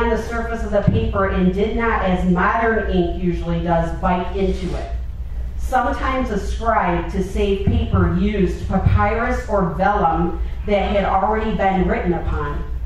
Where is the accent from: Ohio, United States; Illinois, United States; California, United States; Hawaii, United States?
Illinois, United States; Chicago; And I'm from Chicago, and that's the Bears team